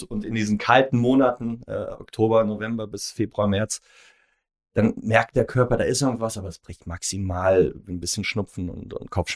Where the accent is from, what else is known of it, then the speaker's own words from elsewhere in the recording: Frankfurt, Hesse, Germany; 44, war 43, werde 45, komme aus Frankfurt, bin gebürtiger Frankfurter